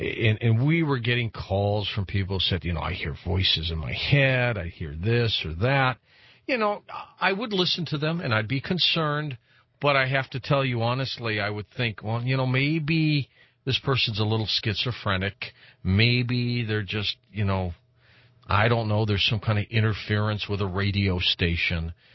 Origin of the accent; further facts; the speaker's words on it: St. Louis, Missouri, United States; I know, for example, in my hometown of St. Louis, they've now got cameras by traffic lights